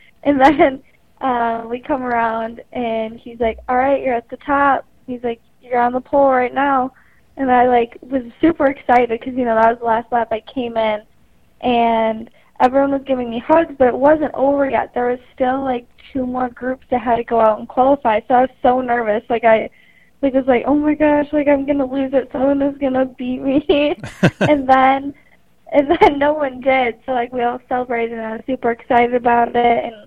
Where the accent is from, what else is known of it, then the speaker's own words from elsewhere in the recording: Eagle River, Wisconsin, United States; I'm from Eagle River, Wisconsin. Like 3 hours north of Green Bay.